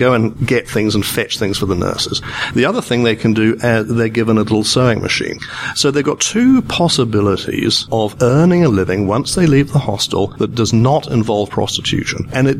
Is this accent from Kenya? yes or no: yes; Kenya; born there; I was born in Kenya. I was born in Kenya when it was a British colony, which is where this accent comes from.